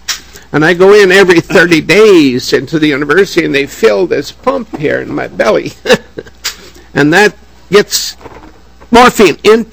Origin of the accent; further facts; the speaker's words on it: Buffalo, Minnesota, United States; I'm from Buffalo, Minnesota, and I'm 77 years old. I grew up as a hard-working son of a successful farmer.